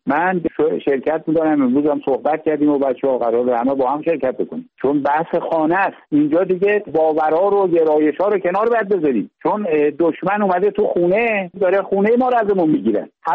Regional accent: Bakhtiari, Iran; پسرای دیگه‌ام برمی‌دارن، برادرام هستن، ایلم هستن، ما بختیاری هستیم. 8 میلیون بختیاری پرچم بختیاری رو برخواهند داشت.

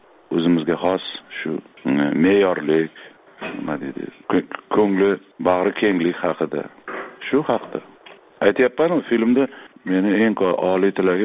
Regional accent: Tashkent, Uzbekistan; men Eski shaharda katta bo'lganman, Chuvalach ko'chasida

